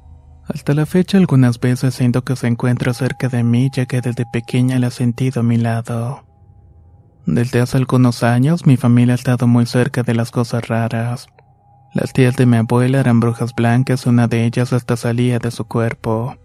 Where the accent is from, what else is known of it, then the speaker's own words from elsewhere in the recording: Nicaragua; now in Guatemala; Soy de Nicaragua y me vine a vivir hace 5 años a Guatemala junto con mi madre, mi padrastro y mis hermanos.